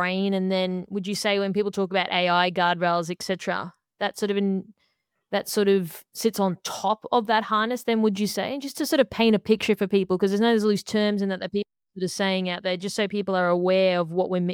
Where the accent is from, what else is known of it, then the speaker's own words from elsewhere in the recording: Australia; now in United States; I'm an Australian, I live in the US now